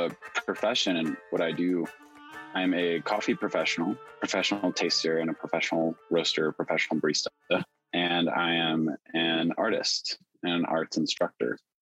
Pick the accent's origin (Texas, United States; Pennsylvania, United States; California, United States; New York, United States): Texas, United States; well, I'm from Texas. Everything's huge in Texas.